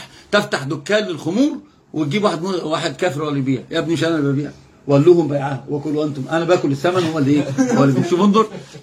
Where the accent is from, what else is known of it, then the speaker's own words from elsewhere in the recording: Upper Egypt, Egypt; وأنا أيضا بكلمه باللغة العربية مش عارف أن أنا مصري، فهو شتمني، طلع لي الصعيدي اللي في دماغي